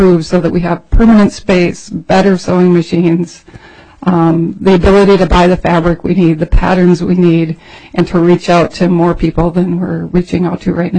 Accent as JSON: {"language": "English", "town": "Lakeville", "region": "Minnesota", "country": "United States", "tie": "born or raised there", "said": "I grew up in Lakeville, which was a teeny town of 2,000, so Faribault was huge when I was a kid."}